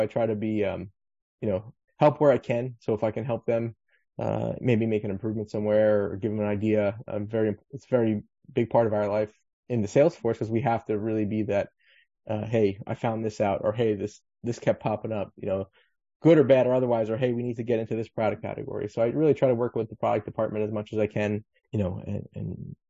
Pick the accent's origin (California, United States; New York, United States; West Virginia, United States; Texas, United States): New York, United States; Flushing; So, born and raised in Flushing, Queens, huge Met fan. It was part, big part of my DNA growing up, blue and orange, but, born and raised in Flushing, Queens.